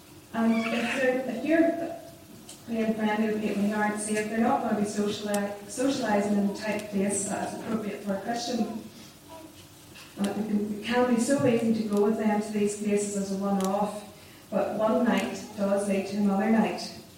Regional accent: Annaghlock, Northern Ireland, United Kingdom; So I grew up in Annaghlock and I attended Lorne Free Presbyterian Church, and then later Annaghlock Free Presbyterian Church

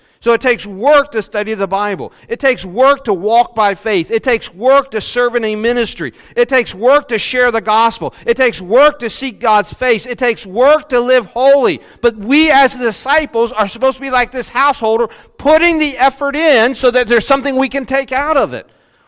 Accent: West Virginia, United States; Now, again, I grew up in West Virginia.

